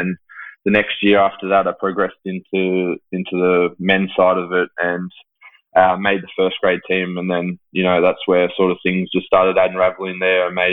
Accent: Tamworth, New South Wales, Australia; I moved from Tamworth, where I grew up, a small country town, down to Sydney

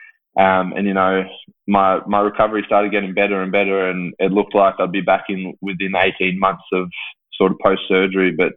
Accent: Tamworth, New South Wales, Australia; I moved from Tamworth, where I grew up, a small country town, down to Sydney

